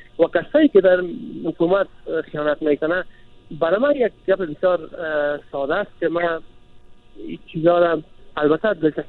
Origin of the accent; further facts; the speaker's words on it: Afghanistan; افغانستان وطنم است.